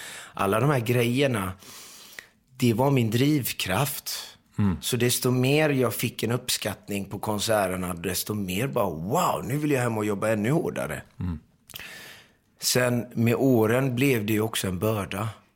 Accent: Iran; jag är ju iranier. Jag är för fan inte turk. Varför kallar de mig för turk? Min morsa har lite turkisk blomma.

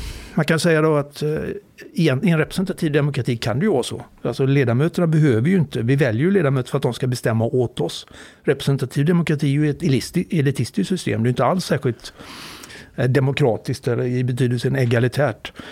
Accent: Gothenburg, Västra Götaland County, Sweden; also born or lived in Skara; till jag var 6 år gammal och sen flyttade jag till Göteborgsregionerna.

